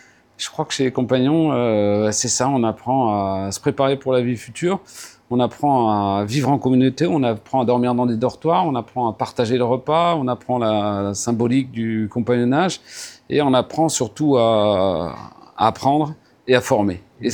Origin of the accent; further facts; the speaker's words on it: Morocco; j'ai revu ce gars 10 ans après, je crois, chez nous, au Maroc.